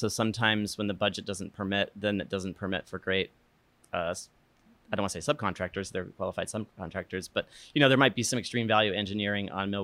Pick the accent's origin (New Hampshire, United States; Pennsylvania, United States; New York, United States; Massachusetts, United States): New Hampshire, United States; now in Los Angeles, United States; I mean, I grew up in New Hampshire to start.